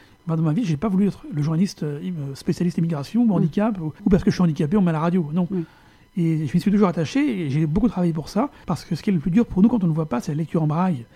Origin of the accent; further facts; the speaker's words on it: France; born there; donc je suis issu de l'immigration. Je suis né en France, mais d'origine algérienne.